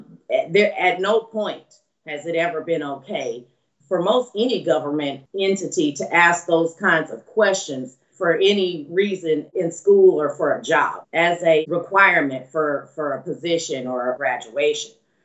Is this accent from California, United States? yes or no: no; Houston, Texas, United States; You know, I'm in Houston now. This is my hometown.